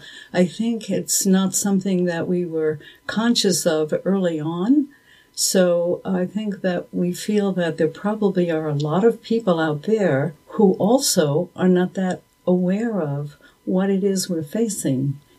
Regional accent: Brooklyn, New York, United States; Okay, I probably came from the furthest away from Montana, and … I'm not related to the Billings. But I knew about Montana while I grew up in Brooklyn, New York.

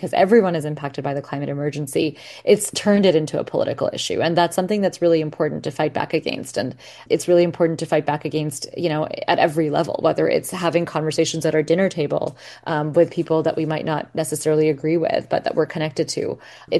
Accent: Pakistan; I come from Pakistan, and Pakistan is leading the way with solar energy

